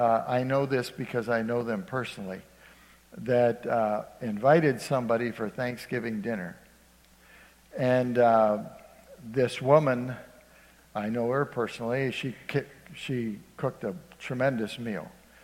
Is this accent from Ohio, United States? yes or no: yes; Ohio, United States; I grew up in Ohio, and at least they had them in Ohio.